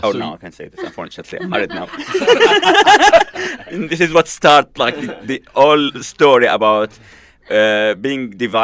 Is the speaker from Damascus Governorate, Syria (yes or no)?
no; Aleppo, Aleppo Governorate, Syria; I've never in my life went to East Aleppo. And I'm from Aleppo.